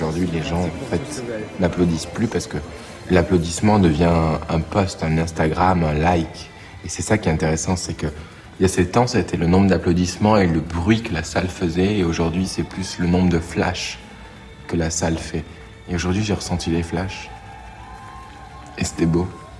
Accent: France

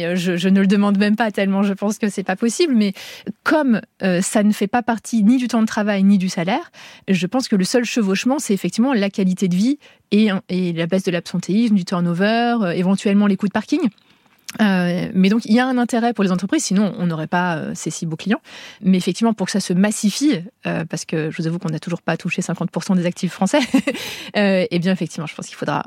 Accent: Lyon, Auvergne-Rhône-Alpes, France; Moi, je suis lyonnaise.

